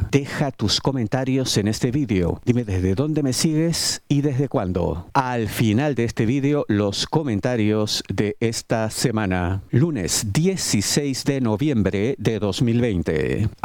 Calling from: Buenos Aires Province, Argentina; Bueno, yo le hablo de la provincia de Buenos Aires.

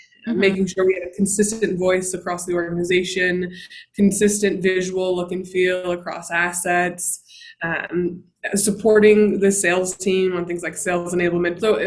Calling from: Eagle, Colorado, United States; I am tuning in from Eagle, Colorado, which is a small mountain town outside of Vail.

